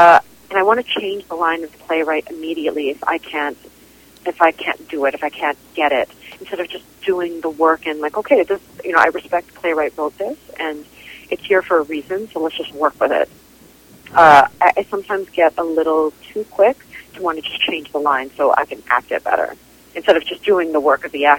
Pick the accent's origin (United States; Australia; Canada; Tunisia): Canada; Port Moody, British Columbia; Certainly they take place in Port Moody, B.C., where I grew up.